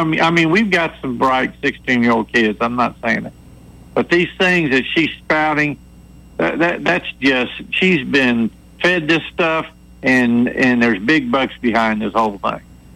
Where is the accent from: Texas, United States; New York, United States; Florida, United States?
Florida, United States; I remember back in the early 60s, I grew up down in Florida